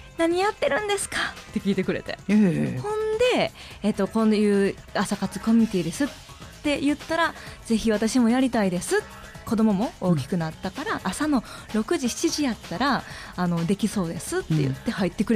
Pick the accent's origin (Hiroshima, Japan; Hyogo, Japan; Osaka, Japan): Osaka, Japan; しかも私まあ大阪出身なんですけど、